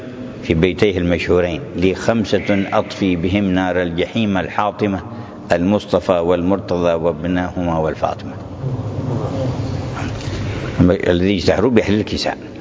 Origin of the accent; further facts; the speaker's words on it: Hadramaut, Yemen; وإليه نسبة الجماعة عندنا في حضرموت ألبا علوي، أقولهم العلويين وألبا علوي نسبة إلى هذا.